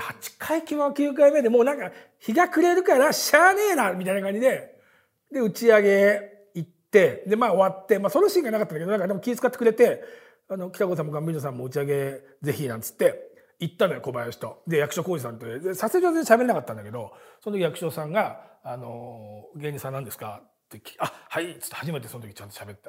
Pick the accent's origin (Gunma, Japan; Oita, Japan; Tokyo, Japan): Tokyo, Japan; Akabane; はい赤羽出身です、ちょっとイントネーションがあって